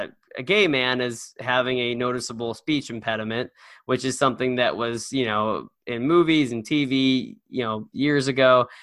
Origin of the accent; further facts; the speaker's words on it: Seattle, Washington, United States; So Biden did make a stop in my home state, city of Seattle.